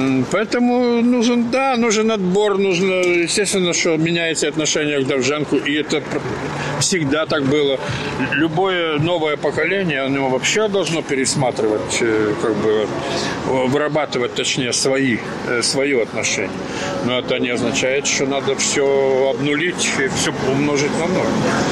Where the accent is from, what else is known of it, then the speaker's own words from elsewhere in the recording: Ukraine; Как это я, украинец, должен отказаться от одного из лучших поэтов Украины?